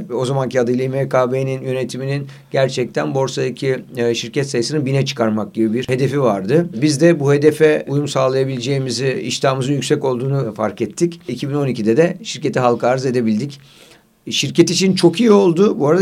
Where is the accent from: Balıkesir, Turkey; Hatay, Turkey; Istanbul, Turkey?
Hatay, Turkey; Antakya; born there; Sonra Hatay'da, Antakya'da benim de doğduğum yer olan Prime Mall